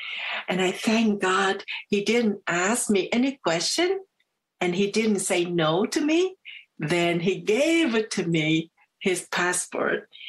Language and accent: English; Vietnam; English is a second language; now in Toronto, Canada; My name, I came from Vietnam, and I want to have freedom in Canada. And that's all this process that I'm so thankful that Canadian, they accepted us. And that's why we moved to Toronto.